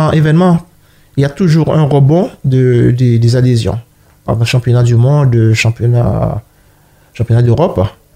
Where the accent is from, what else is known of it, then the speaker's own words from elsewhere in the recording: Guadeloupe, France; Et puis, tout petit, chez moi, parce que je suis originaire de la Guadeloupe, et on aimait courir.